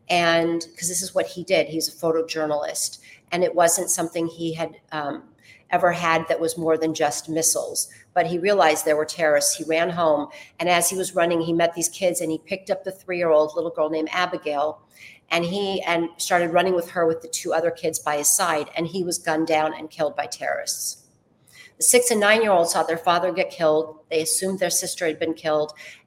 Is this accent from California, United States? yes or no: yes; California, United States; also born or lived in Israel; I grew up in California. I got married. I lived in Israel for many years. Then I moved back to the States.